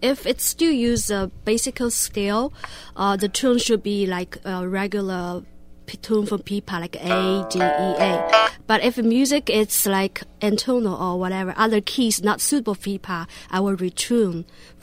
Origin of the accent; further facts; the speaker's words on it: Shanghai, China; moved away as an adult; now in New York, United States; I was born in Shanghai, and I grew up in Shanghai. I studied pipa in Shanghai Conservatory of Music. After graduating from my school, I moved to New York around 10 years ago